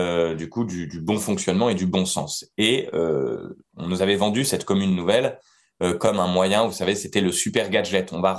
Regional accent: Segré, Pays de la Loire, France; j'ai grandi à Segré et que j'ai vu Segré changer, j'ai vu son visage changer.

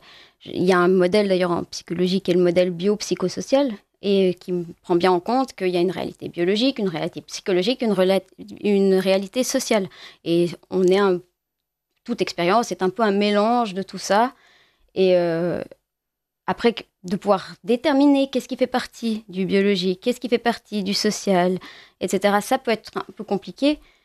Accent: Switzerland; dans nos pays, je suis de Suisse ou en France

